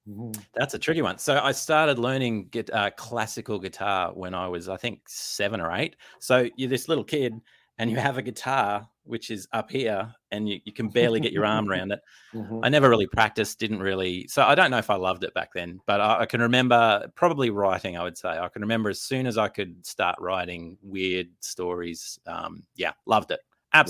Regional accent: Australia; I'm an Aussie writer.

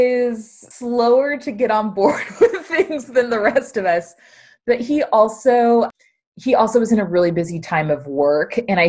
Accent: Lake Oswego, Oregon, United States; I was actually born over at St. Vincent's Hospital, so I am a native Oregonian, and I was raised down in Lake Oswego, 15511 Tanager Drive. My parents are still there.

